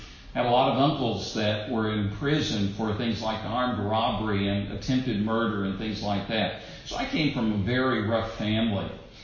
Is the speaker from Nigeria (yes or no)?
no; Tennessee, United States; But I grew up Scots-Irish. Our family lived in Scotland 400 years ago